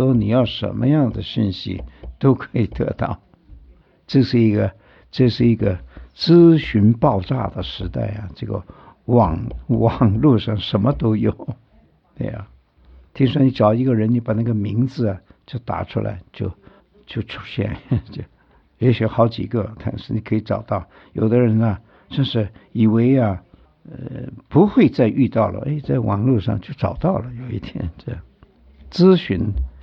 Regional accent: China; 像我们中国人说的享老福了，这样不能这样。

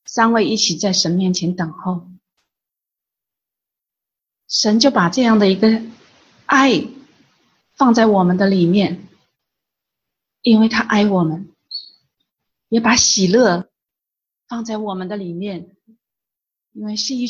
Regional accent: China; 大家好，我是来自中国大陆的

